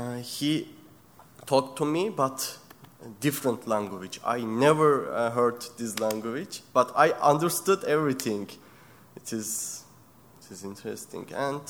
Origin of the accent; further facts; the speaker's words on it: Turkey; English is a second language; moved away as an adult; now in Canada; from Turkey. I came to Canada 5 months ago for learning English.